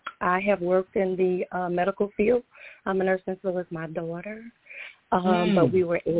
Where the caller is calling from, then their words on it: Louisiana, United States; I'm calling from Louisiana.